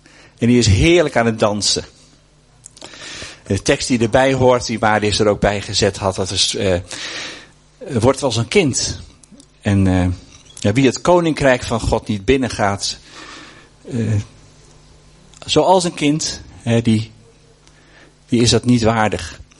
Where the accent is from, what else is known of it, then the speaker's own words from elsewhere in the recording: Netherlands; We zijn een beetje stijf geworden als Hollanders.